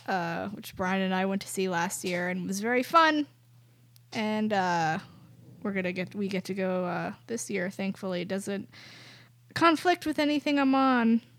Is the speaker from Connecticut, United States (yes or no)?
no; Florida, United States; I'm from Florida. We don't have hills or any inclines at all.